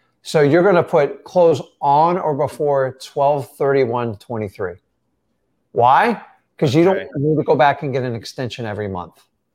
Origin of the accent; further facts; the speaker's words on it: Florida, United States; Like a shirt was a luxury item when I was growing up in Florida.